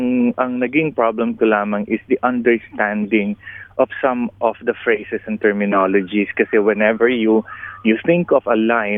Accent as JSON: {"language": "Tagalog", "region": "Calabarzon", "country": "Philippines", "tie": "born or raised there", "said": "I'm lucky ako kasi lumaki ako sa Batangas."}